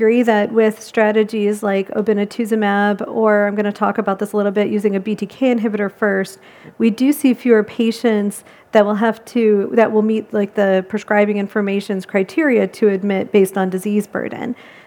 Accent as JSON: {"language": "English", "town": "Chicago", "region": "Illinois", "country": "United States", "tie": "born or raised there", "lives_now": "Columbus, United States", "said": "so I'm in Columbus, Ohio. I grew up in Chicago, so I don't think it's a big city"}